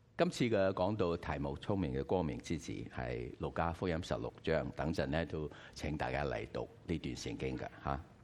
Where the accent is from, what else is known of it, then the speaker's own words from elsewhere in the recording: China; Cantonese is a second language; 我唔系广东人，我系捞松啊。啊，广东话就唔系我嘅母语啊